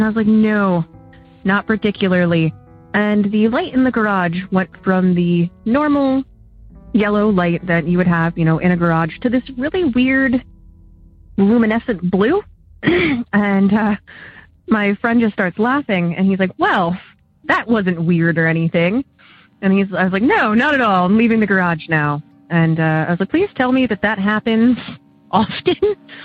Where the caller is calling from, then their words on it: Oberlin, Ohio, United States; I'm calling from Oberlin, Ohio.